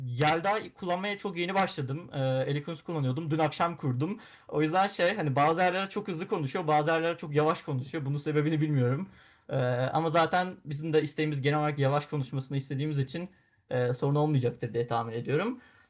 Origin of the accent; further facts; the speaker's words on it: Bursa, Turkey; now in Istanbul, Turkey; Marmara Üniversitesi'nde ekonomi okuyorum. Bursalıyım.